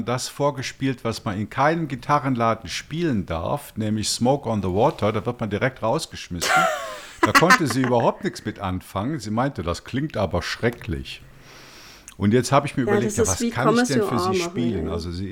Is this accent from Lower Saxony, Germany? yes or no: no; Sankt Augustin, North Rhine-Westphalia, Germany; da komme ich ja her, ja. Da bin ich ja aufgewachsen. Also ich bin ja eine echte Kölsche Jung, also eigentlich aus Bonn oder St. Augustin.